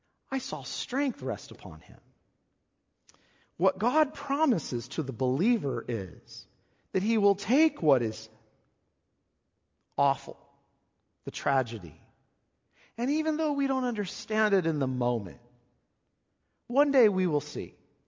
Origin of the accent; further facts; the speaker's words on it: Hanford, California, United States; And this is a wonderful family in my home church growing up in Hanford